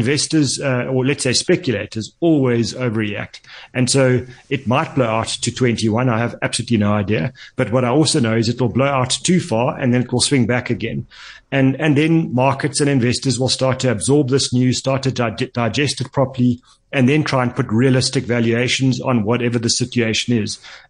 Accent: South Africa; as a South African

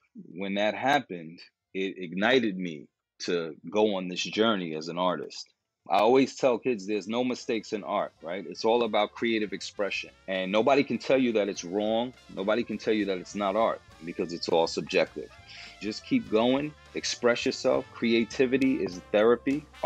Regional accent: New York City, New York, United States; I grew up in the Bronx.

